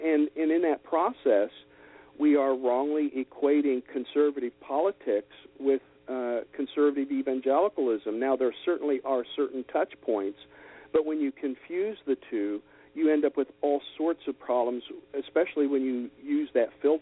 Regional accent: United States; And being an American and a patriotic American, I love this country

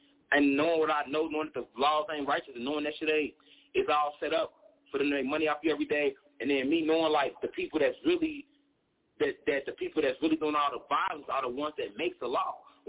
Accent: Chicago, Illinois, United States; I'm from Chicago, nigga. My people in Chicago, I'm losing niggas every day.

